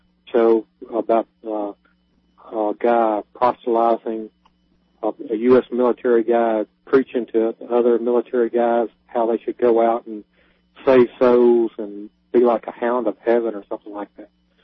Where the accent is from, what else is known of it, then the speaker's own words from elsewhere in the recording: Alabama, United States; I'm in my hometown now. I just drove past the 16th Street Baptist Church.